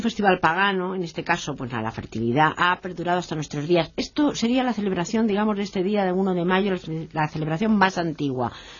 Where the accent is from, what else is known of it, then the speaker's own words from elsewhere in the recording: Spain; nos llama la atención a nosotros como españoles